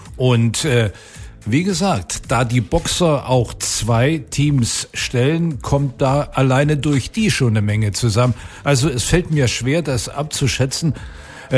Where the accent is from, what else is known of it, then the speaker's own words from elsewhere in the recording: Potsdam, Brandenburg, Germany; Und ich bin Potsdamer